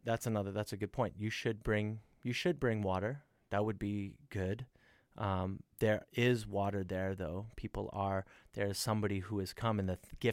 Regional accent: Canada; We're from Canada, and we don't want to like mess up our ability to come back into the States

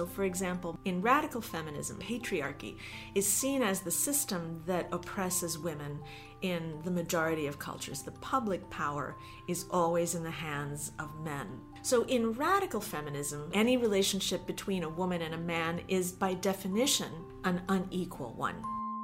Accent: Italy; also born or lived in United States; now in Vancouver, Canada; I have a complicated story about where I'm from. Most recently, I came to Canada from the United States only 6 months ago, and I lived in the United States for a very long time, but originally I'm from Italy.

